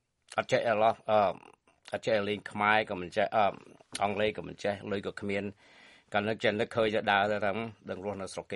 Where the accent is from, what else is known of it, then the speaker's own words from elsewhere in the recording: Sangkae, Battambang, Cambodia; born there; ខ្ញុំកើតនៅបាត់ដំបងភូមិព្រៃក្លែងស្រុកសង្កែកើតបាត់ដំបង